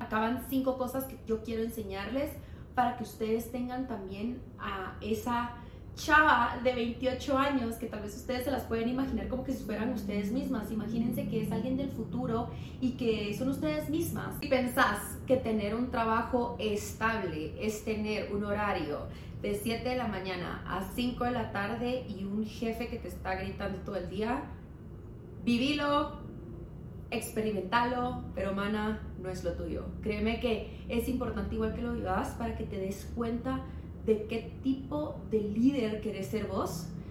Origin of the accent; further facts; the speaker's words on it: Guatemala; Y que no nos vamos a poner a llorar de que somos de Guatemala y que pobre de mí.